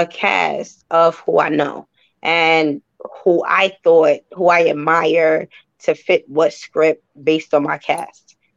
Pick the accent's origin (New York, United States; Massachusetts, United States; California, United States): New York, United States; Crown Heights; I am originally from Crown Heights, so I did bring in my folks that I had from my neck of the woods as well